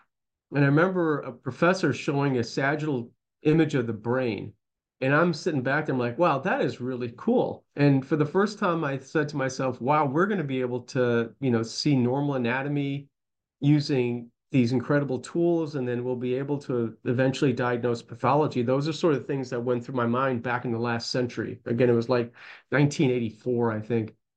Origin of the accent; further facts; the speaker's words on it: Nashville, Tennessee, United States; also born or lived in England; So I guess my story was that my parents came over from the old country. They came over from India. And then we moved to Nashville, Tennessee when I was about six. And I was born in England.